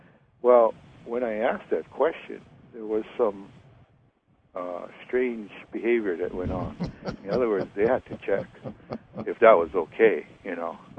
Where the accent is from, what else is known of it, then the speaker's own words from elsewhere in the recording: Hawaii, United States; from Maui